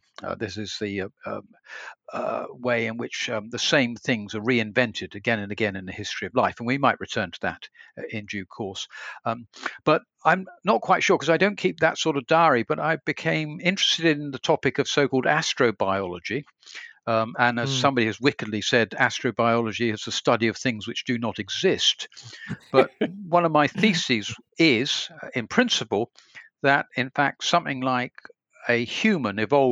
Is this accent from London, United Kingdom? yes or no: yes; Raynes Park, London, United Kingdom; I was brought up in London, in an area near to Wimbledon called Raynes Park. I went to the local public school.